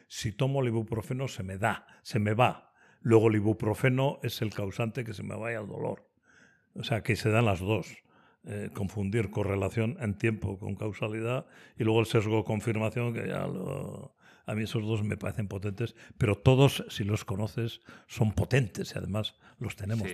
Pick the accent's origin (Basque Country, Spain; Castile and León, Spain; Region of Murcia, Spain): Basque Country, Spain; Mondragón; Y la cultura de mi pueblo más todavía, ¿no? La de Mondragón.